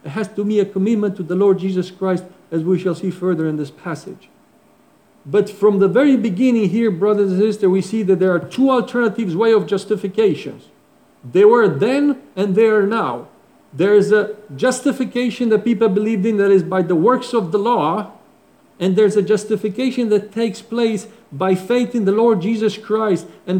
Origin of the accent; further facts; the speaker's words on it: Romania; I come from Romania, Romania is an Orthodox country.